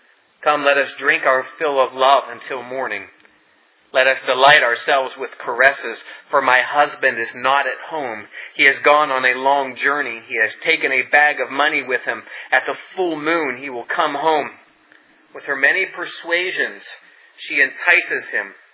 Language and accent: English; Ohio Valley, United States; When I was a young man growing up in the Ohio Valley, football was the thing.